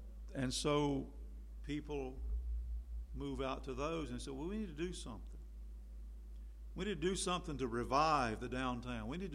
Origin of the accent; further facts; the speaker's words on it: Tryon, United States; Now, every town, and it was true in my hometown of Tryon, you have a downtown area, and there are stores there